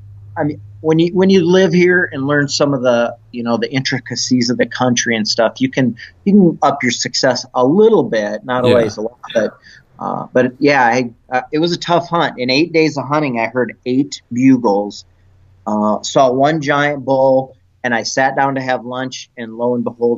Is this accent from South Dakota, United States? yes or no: yes; South Dakota, United States; Well, I grew up in South Dakota, in eastern South Dakota, corn country.